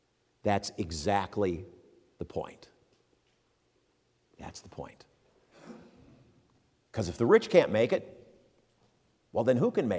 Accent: United States; I had no idea how people around the world looked at me as an American.

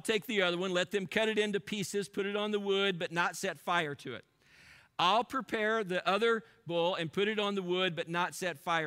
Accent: Mount Carmel, Illinois, United States; born there; Actually, I was born in Mount Carmel, Illinois.

